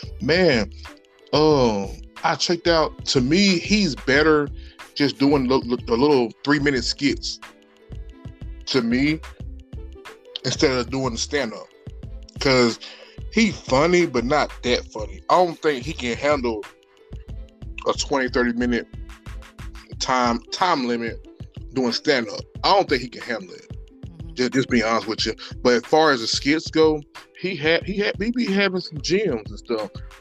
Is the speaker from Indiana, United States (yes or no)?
no; Mississippi, United States; he's from Mississippi too. And I'm from Mississippi.